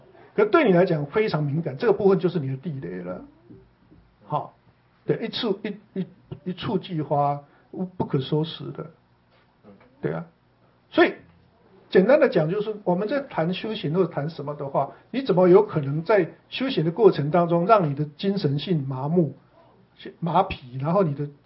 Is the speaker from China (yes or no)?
no; Taiwan; 因为我们从小在台湾长大的